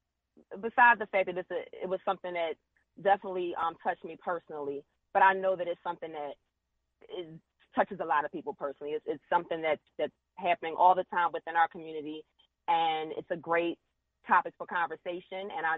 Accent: Philadelphia, Pennsylvania, United States; now in Washington, United States; As you mentioned, I'm originally from Philly. I live in D.C.

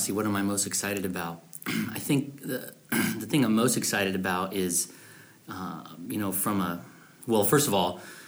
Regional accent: United States; You know, I'm an American, so I need my volume.

